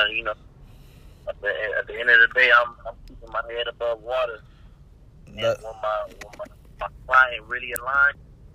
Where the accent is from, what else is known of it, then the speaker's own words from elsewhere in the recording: West Coast, United States; even though I'm from the West Coast, everybody, you know, West Coast, we got a certain wave that we ride.